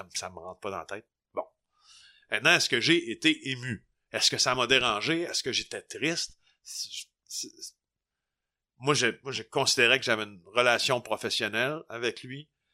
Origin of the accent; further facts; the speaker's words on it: Quebec, Canada; moi, j'ai grandi au Témiscamingue, là, dans un petit village